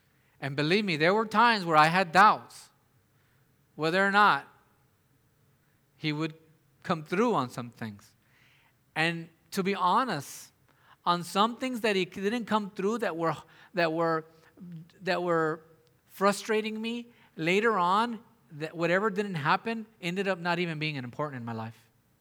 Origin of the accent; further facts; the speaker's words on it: Donna, Texas, United States; I grew up in Donna. Our address was 205 South 25th Street.